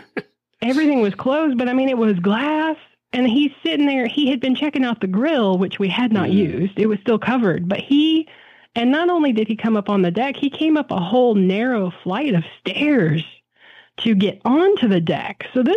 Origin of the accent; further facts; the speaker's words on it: Tennessee, United States; Like, I'm born and raised in Middle Tennessee. East is where the bears are. West is where Memphis is. I know these things.